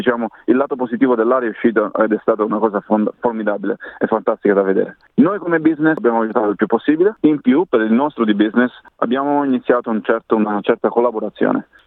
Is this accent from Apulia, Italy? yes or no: yes; Apulia, Italy; accent: Apulian dialect; Noi abbiamo un detto nel nostro dialetto in Puglia